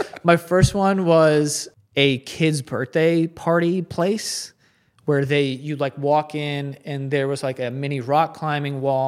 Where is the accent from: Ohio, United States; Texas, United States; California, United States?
Ohio, United States; Cleveland; I'm from Cleveland.